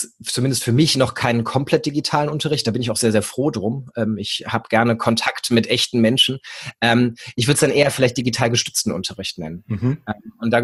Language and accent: German; Hesse, Germany; moved away as an adult; Ich komme eigentlich aus Hessen, habe in Gießen Gymnasiallehramt studiert. Aber weil in Hessen irgendwie überhaupt kein Lehrerbedarf war, hat es meine Frau und mich, meine Frau ist auch Gymnasiallehrerin, dann nach Niedersachsen verschlagen.